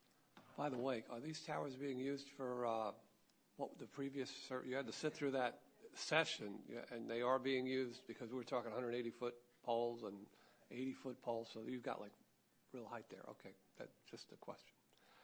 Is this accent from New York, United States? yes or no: yes; New York City, New York, United States; accent: New York; I mean, I'm a city boy. I mean, I'm from New York City, for those who don't know the accent. It's a New York accent.